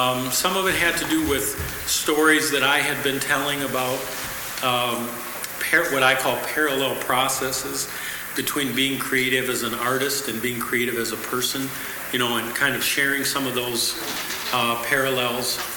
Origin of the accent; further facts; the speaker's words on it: Chicago, Illinois, United States; Lutheran pastor, and I'm from Chicago, and I'm here on the teaching staff this week.